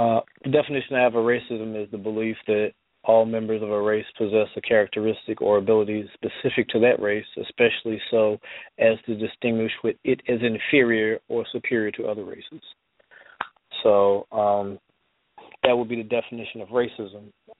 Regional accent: South Carolina, United States; Well, you know, originally I grew up in South Carolina, so I'm well-versed with a lot of things that take place there.

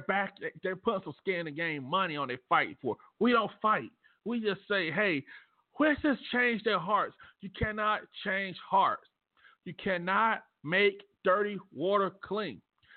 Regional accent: the South, United States; Well, I know I'm from the South. I say buggy instead of cart.

